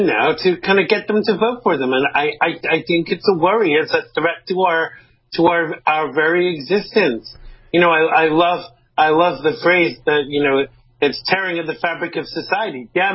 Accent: United States; You know, for me as an American, it's disheartening.

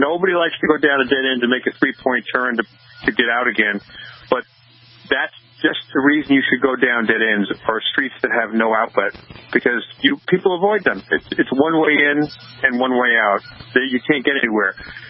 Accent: Holbrook, New York, United States; I grew up in Holbrook on Long Island, New York.

